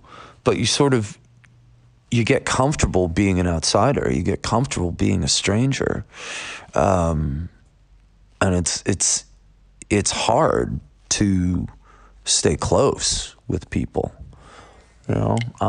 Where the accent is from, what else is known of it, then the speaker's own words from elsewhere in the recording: Buffalo, New York, United States; I'm from Buffalo, New York, and moderation does not exist in that.